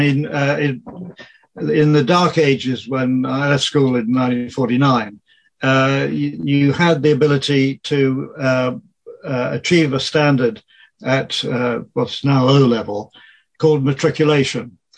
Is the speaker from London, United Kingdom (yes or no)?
no; Wales, United Kingdom; I'm from Wales, and I would have been the first of … to have gone to university.